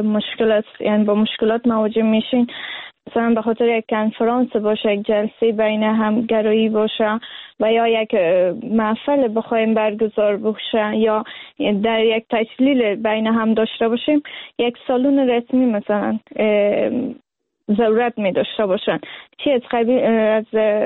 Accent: Afghanistan; از لحاظ فرهنگی که در افغانستان ما بزرگ شدیم

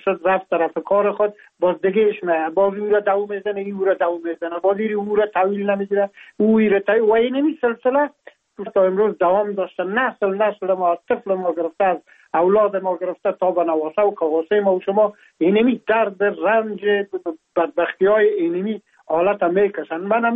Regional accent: Afghanistan; now in France; ما هم در جمع عموم مردمایی بودم که از افغانستان بر آمدم و تقریبا این 3 سال میشه که من در فرانسه زندگی میکنم

